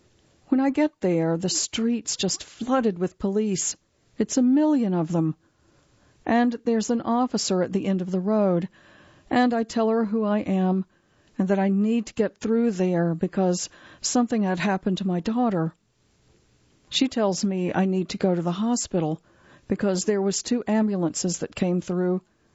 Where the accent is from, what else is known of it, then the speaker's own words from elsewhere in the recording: Grand Rapids, Michigan, United States; also born or lived in Detroit; I'm from Michigan. I spent a lot of time in Detroit, but I grew up mostly in Grand Rapids.